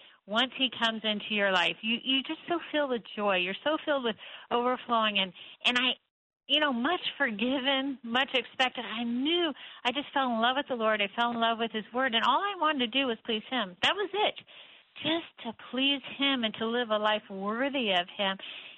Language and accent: English; Cocoa Beach, Florida, United States; Well, I grew up in Cocoa Beach, Florida, and I loved it. It was a great place to grow up.